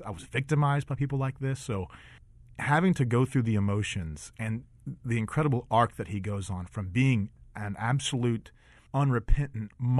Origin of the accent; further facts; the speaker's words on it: Cut and Shoot, Texas, United States; A little town called Cut and Shoot, Texas, outside of Conroe, Texas, which is in the Houston area.